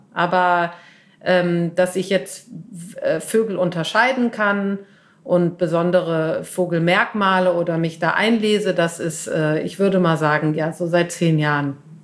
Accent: Cologne, North Rhine-Westphalia, Germany; mit der bin ich aufgewachsen in Köln.

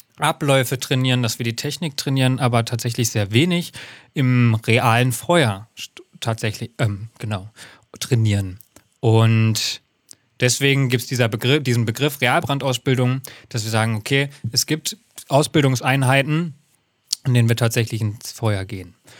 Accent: Hesse, Germany; ich komme aus Hessen und bei einer kleinen freiwilligen Feuerwehr gelernt

